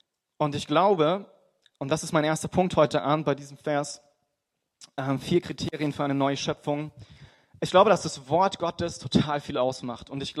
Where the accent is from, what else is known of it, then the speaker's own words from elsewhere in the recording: Freiburg, Baden-Württemberg, Germany; Und ich bin gar nicht christlich aufgewachsen. Also ich komme aus Freiburg, Süddeutschland, schöne Stadt, sehr katholisch.